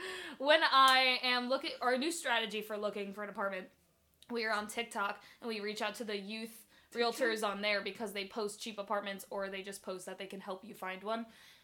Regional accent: New York, United States; Me as a New Yorker seeing this, crying.

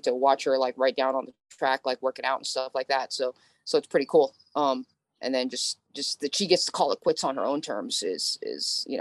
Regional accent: San Francisco, California, United States; You know, I grew up in San Francisco, went to college at UCSB

